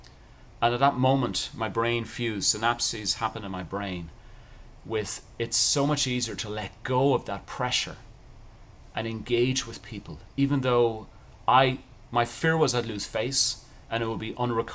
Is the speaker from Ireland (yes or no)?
yes; Ireland; and how I grew up in Ireland.